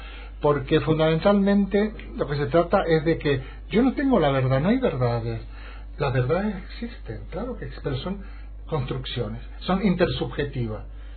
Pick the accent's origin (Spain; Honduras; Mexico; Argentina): Argentina; Mendoza; moved away; Yo soy mendocino de pura cepa, pero llevo toda mi vida afuera.